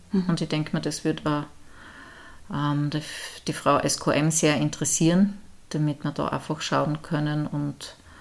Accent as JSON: {"language": "German", "town": "Eibiswald", "region": "Styria", "country": "Austria", "said": "dass wir hier sesshaft geworden sind in Eibiswald, wo der Christian einfach auch her ist und wo ich her bin und unsere Kinder da kriegt."}